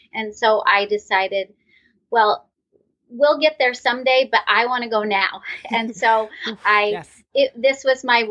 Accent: Tillamook, Oregon, United States; I grew up in Tillamook, Oregon, which if you're on the West Coast, people know the cheese, because there's Tillamook cheese.

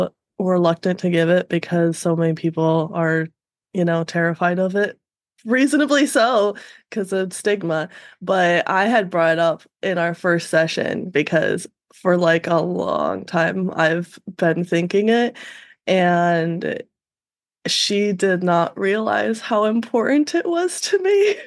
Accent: Michigan, United States; I grew up in Michigan. I have lived in the same area for my whole life.

